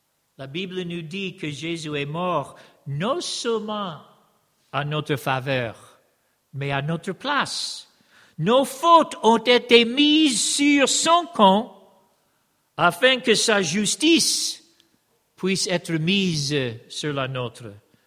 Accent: United States; Moi, je suis américain

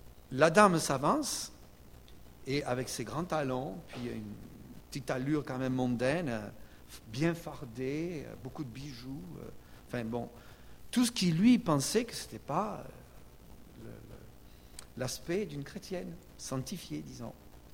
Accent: Martinique; c'est simple, chez nous en Martinique, alors je ne sais pas si c'est toujours vrai

